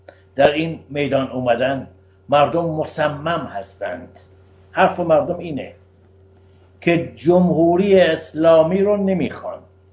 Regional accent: Iran; من به عنوان یک ایرانی

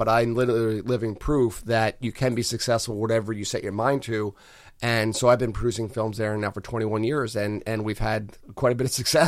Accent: Allentown, Pennsylvania, United States; I moved back to my hometown because I was very discouraged by how people perceive my hometown of Allentown, thanks

